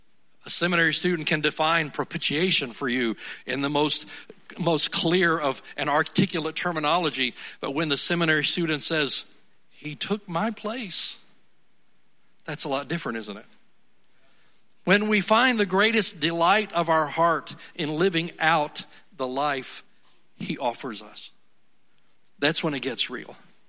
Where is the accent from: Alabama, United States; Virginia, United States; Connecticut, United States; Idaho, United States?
Alabama, United States; accent: Alabama hillbilly; I grew up in the South, and I've told you about that before, and I won't speak in my Alabama hillbilly accent.